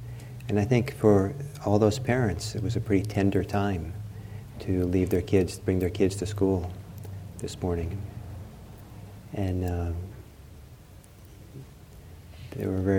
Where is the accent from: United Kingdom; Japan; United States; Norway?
Norway; because I'm Norwegian. I was born in Norway.